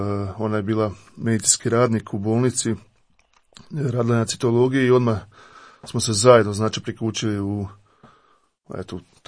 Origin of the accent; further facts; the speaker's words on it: Osijek, Osijek-Baranja County, Croatia; Ja sam eto iz Osijeka, odrastao sam u Osijeku, imao sam prekrasno djetinjstvo, ispunjeno igrom na otvorenom, bez današnjih evo, tehnologija.